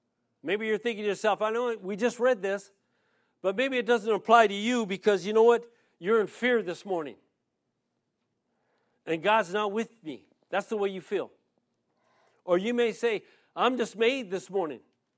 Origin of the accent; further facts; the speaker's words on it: San Diego, California, United States; I was born here in San Diego, born and raised here in San Diego. My dad comes from a family of 12. My mom comes from a family of 14, all here in San Diego. As many Hispanic families, we were all part of the Catholic faith.